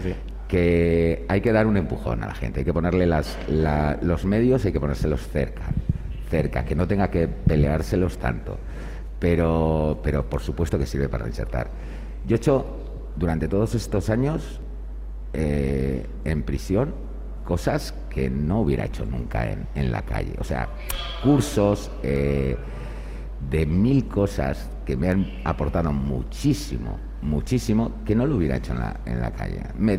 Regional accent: Portugalete, Basque Country, Spain; Yo soy de aquí, soy de Portugalete, una familia totalmente normal, trabajadores

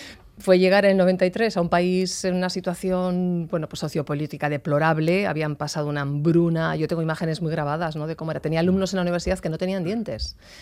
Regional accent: Bilbao, Basque Country, Spain; now in Romania; Sí, yo también me considero rumana. Como los de Bilbao hacemos en cualquier parte, pues yo soy rumana.

